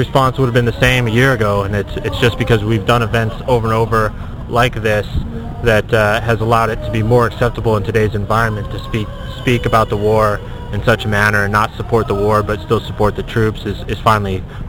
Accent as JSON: {"language": "English", "town": "Washington", "region": "District of Columbia", "country": "United States", "said": "I'm from Washington, D.C."}